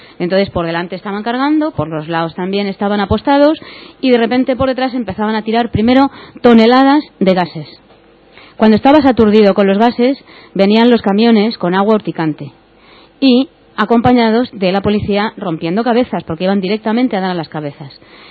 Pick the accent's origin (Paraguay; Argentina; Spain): Spain; nos veíamos los españoles por allí, había mucha gente